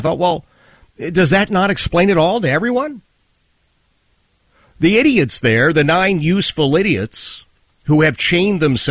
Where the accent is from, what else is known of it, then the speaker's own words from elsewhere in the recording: Philadelphia, Pennsylvania, United States; as I was a kid growing up in the Oxford Circle section of Philadelphia, blue collar, working class.